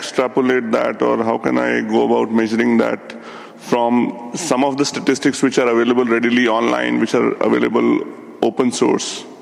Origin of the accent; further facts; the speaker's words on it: India; English is a second language; I'm from India.